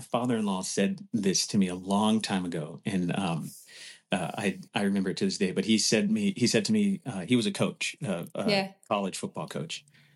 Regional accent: Los Angeles, California, United States; Okay, so I'm from the other LA. I'm from Los Angeles, you know

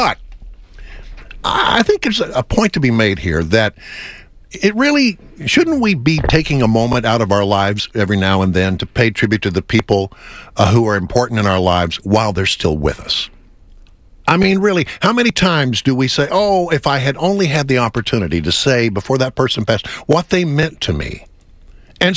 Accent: Texas, United States; when it comes to music and it comes to, you know, being a Texan

